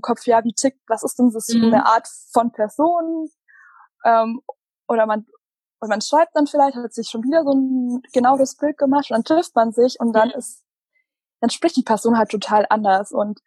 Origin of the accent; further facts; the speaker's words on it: Bavaria, Germany; also born or lived in Munich / Cologne; now in Hamburg, Germany; ich komme eigentlich aus Süddeutschland, also ziemlich mittig aus Bayern, also so mittig zwischen München und Nürnberg, aus dem Nirgendwo vom Dorf. Ich bin jetzt so die letzten Jahre, habe ich in München, Köln und Hamburg gewohnt, also ich bin ein paar Mal umgezogen